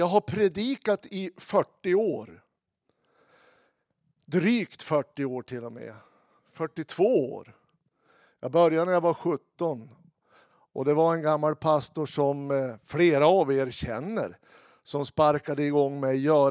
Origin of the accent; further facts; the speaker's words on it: Umeå, Västerbotten County, Sweden; så född och uppväxt i Umeå, 59 år.